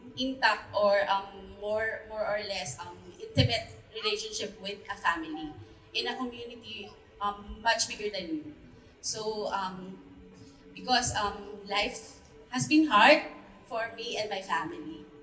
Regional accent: Taguig, Metro Manila, Philippines; You see, I'm from Taguig

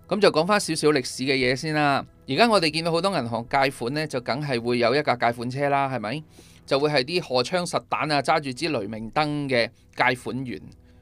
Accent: Macau; 其实我哋好多澳门人都知嘅，但系我哋澳门人咧好少会行嗰条路仔嘅。

